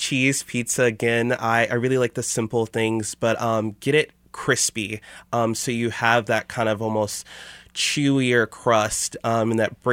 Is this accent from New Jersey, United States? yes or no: yes; New Jersey, United States; remind me of growing up in New Jersey, just a hop and a skip away from New York.